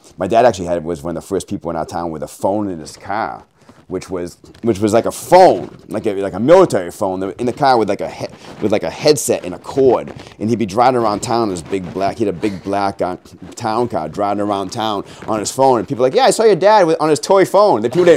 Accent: Maine, United States; And in my house, growing up in Maine, my father was way ahead of the curve.

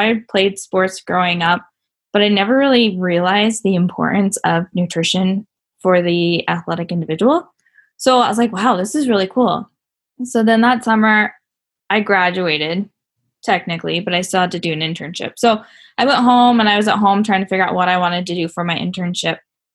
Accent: Montana, United States; now in North Dakota, United States; So I am from Montana. I'll always claim Montana's home. Currently, I'm living in North Dakota.

